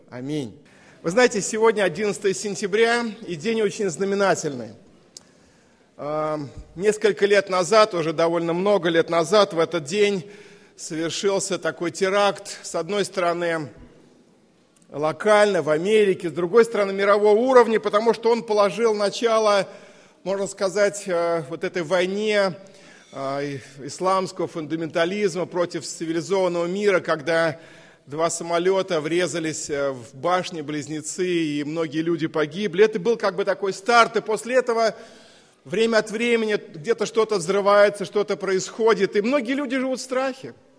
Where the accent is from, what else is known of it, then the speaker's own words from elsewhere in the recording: Moscow, Russia; мы, как москвичи, благодарим Господа, что живем в этом городе